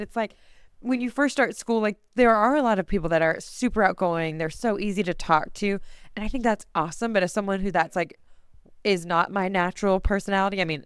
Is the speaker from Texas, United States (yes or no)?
yes; Dallas, Texas, United States; Texas is a very specific culture. I grew up in Dallas, where it's like what you would think